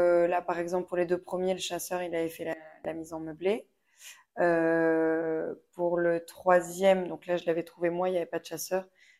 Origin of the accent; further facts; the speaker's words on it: Toulouse, Occitanie, France; Voilà, moi je suis originaire de Toulouse.